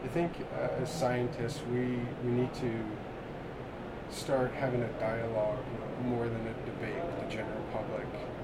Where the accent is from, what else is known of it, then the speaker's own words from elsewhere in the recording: New Mexico, United States; I grew up in New Mexico, and there's some really interesting geology there.